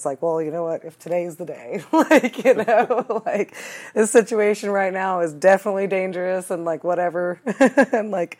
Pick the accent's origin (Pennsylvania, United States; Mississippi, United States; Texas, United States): Pennsylvania, United States; New Hope; also born or lived in Bristol, Pennsylvania / Long Beach Island, New Jersey; So I was born outside of Bristol. Or I was born in Bristol, Pennsylvania. That's where I was originally born. My dad is from Philadelphia. My mom is from Denmark. And so we lived in between like New Hope, Pennsylvania, and Long Beach Island, New Jersey